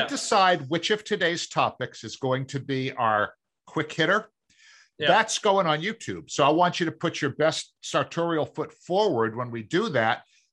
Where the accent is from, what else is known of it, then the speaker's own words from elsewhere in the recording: Massachusetts, United States; accent: Boston; I mean, when I grew up in the Massachusetts area, I had this wicked bad Boston accent, which I, you know, was able to lose